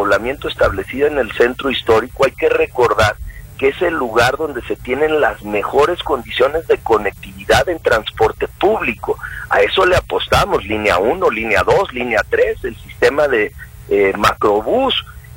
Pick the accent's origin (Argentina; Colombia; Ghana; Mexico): Mexico; Guadalajara, Jalisco; quienes amamos a Guadalajara, quienes somos tapatíos, además yo nací en esta ciudad, he vivido en toda mi ciudad, me he desarrollado aquí, yo quiero y convivo con Guadalajara.